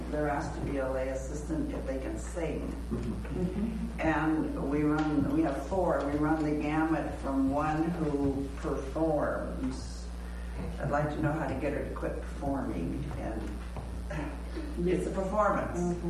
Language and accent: English; Rochester, United States; and I'm from Rochester.